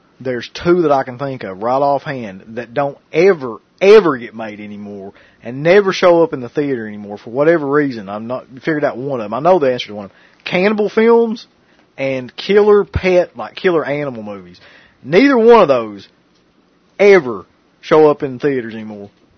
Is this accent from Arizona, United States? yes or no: no; Kentucky, United States; So whenever we say we're from Eastern Kentucky, that means you'll be seeing a lot of hollers